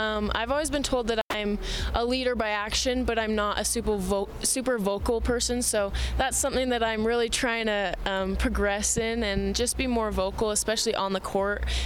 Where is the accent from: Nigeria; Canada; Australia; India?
Canada; I'm not just representing my country, but I'm representing my family, where I come from. And it's cool to be able to play in the United States and rep Canada, you know?